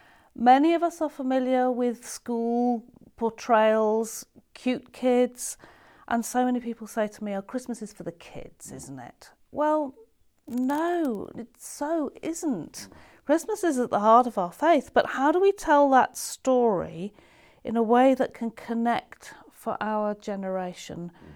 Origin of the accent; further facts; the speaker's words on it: Yorkshire and the Humber, United Kingdom; I grew up in East Yorkshire as a Roman Catholic, and faith was always important.